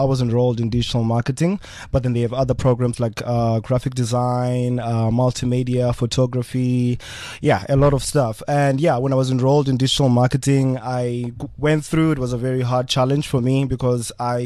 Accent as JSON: {"language": "English", "town": "Thando", "country": "South Africa", "tie": "born or raised there", "lives_now": "Johannesburg, South Africa", "said": "Yeah, I was born in Thando. Went to high school in Thando. Primary school in Thando. And after high school, I came to Johannesburg"}